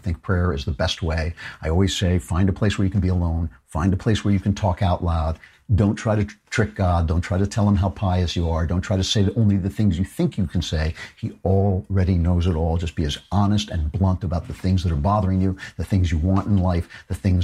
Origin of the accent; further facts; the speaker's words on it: United States; maybe just because I'm an American